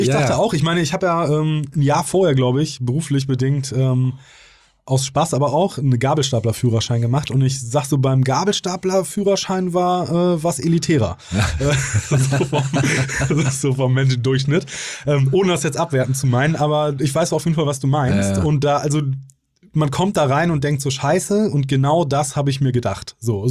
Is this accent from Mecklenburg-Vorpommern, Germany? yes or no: no; Münster, North Rhine-Westphalia, Germany; Ich komme aus Münster, da gibt es auch nicht so geile Gewässer.